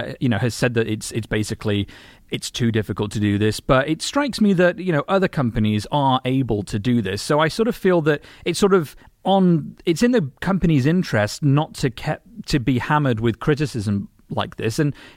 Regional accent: United Kingdom; And I thought it's only fair, being British citizens, to comment on this marvellous occasion

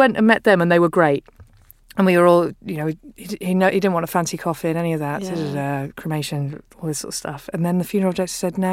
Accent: United Kingdom; No, we're British now.

